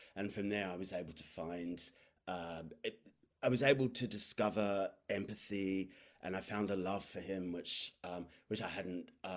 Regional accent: Sydney, New South Wales, Australia; moved away as an adult; now in London, United Kingdom; I mean, I grew up in Sydney, but I've been living in London now for the last 27 years.

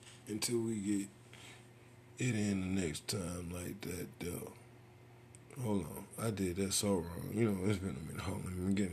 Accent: Alabama, United States; I'm from Bama, so they had like a little Auburn, Alabama type of, you know, they will coexist together.

